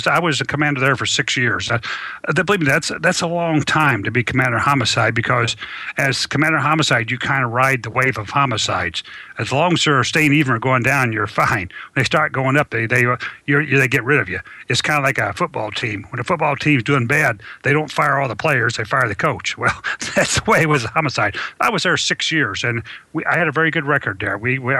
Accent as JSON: {"language": "English", "town": "Indianapolis", "region": "Indiana", "country": "United States", "tie": "born or raised there", "said": "Yeah, well, I grew up in Indianapolis, and kind of a rough side of Indianapolis called Brightwood, and I had grew up with 7 brothers and 3 sisters"}